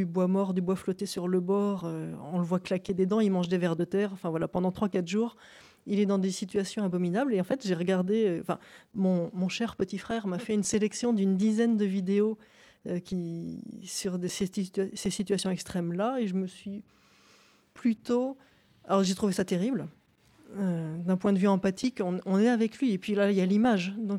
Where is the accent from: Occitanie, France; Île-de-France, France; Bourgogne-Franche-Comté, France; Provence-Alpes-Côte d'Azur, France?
Île-de-France, France; Paris; je suis vraiment une fille de nature. C'est-à-dire que j'ai été élevée à Paris, mais en étant dès l'enfance, dès que c'était possible, tous les week-ends à la campagne.